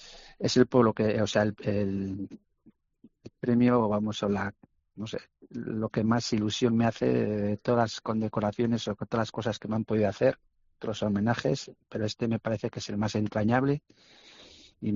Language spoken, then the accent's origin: Spanish; Alsasua, Navarre, Spain; born there; aquel Ollarbide de Alsasua, ¿sabes? Que es donde yo nací, donde yo empecé.